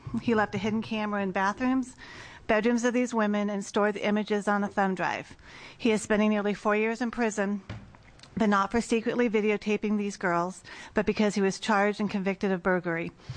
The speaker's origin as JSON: {"language": "English", "town": "Salem", "region": "Oregon", "country": "United States", "said": "I'm from Salem, Oregon."}